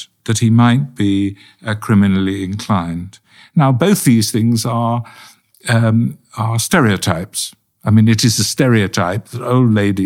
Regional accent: Czechia; English is a second language; moved away; I came from Czechoslovakia

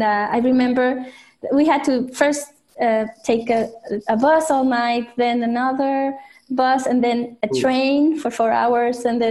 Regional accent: Saltillo, Coahuila, Mexico; I grew up in Saltillo, but it's a city near Monterrey.

